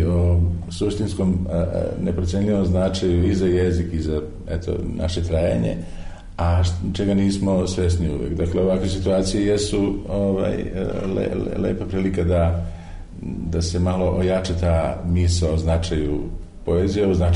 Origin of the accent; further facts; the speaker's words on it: Kraljevo, Raška District, Serbia; born there; Ja sam rođen u Kraljevu